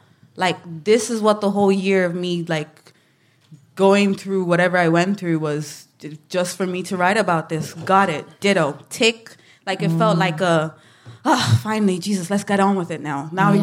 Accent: Ireland; being Black, being Irish, living in Ireland

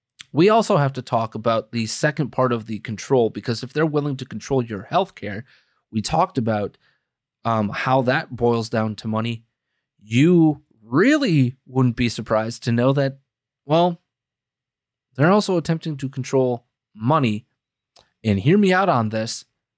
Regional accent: Green Bay, Wisconsin, United States; Green Bay, Wisconsin is my hometown. I lived there for 33 out of my first 34 years of my life.

